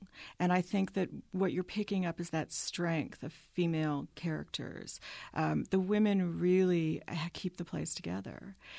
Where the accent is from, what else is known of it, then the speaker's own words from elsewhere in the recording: New York, United States; You know, I am a New Yorker